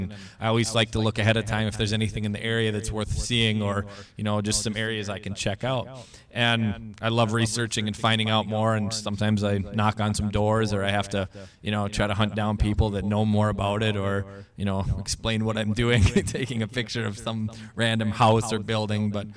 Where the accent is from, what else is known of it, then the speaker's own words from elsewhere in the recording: Fargo, North Dakota, United States; So I grew up right here in Fargo-Moorhead, but I always spent my summers down in Frazee, where my mom was from.